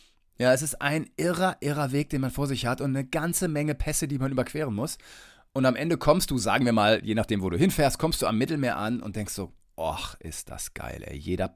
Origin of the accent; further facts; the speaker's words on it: Detmold, North Rhine-Westphalia, Germany; Also ich bin ursprünglich aus Detmold, das ist Teutoburger Wald.